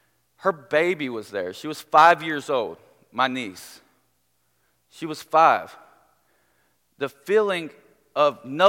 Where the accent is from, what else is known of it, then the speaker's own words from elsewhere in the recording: Beckley, West Virginia, United States; Like I said, I grew up in Beckley, West Virginia. And it wasn't even a bad childhood.